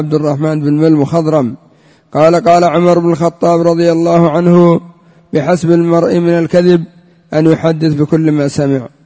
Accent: Yemen; والمثل عندنا في اليمن يقول إن كان المتكلم مجنونا فالسامع بعقله.

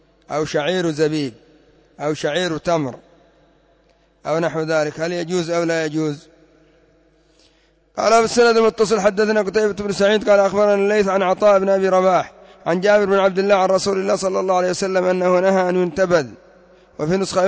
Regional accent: Yemen; مثل عندنا في اليمن كثير الآن لا يتورع عن القات

